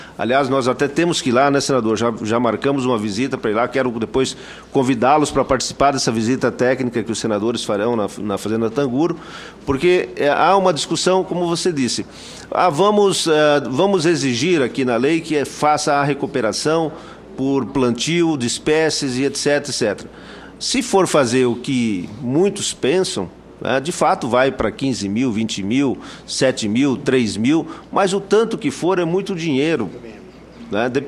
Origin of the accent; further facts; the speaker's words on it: São Miguel do Iguaçu, Paraná, Brazil; born there; eu esse final de semana vou a São Miguel do Iguaçu, terra onde eu nasci, onde meu pai está enterrado